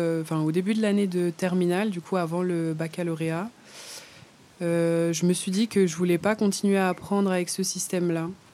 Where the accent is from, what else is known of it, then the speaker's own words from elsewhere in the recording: France; Du coup, je suis française, je précise peut-être.